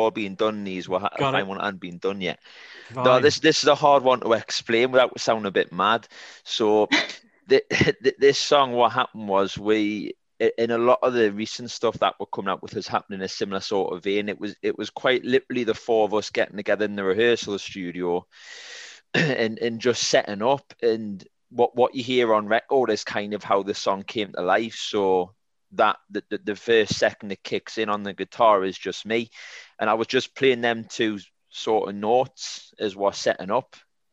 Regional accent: Cramlington, North East England, United Kingdom; So I'm from Cramlington, which is a little town in Northumberland.

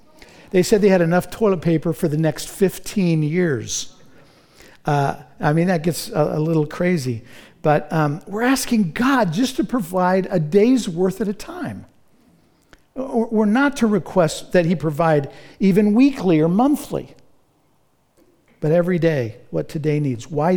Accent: United States; I'm an American Christian. I have a good job.

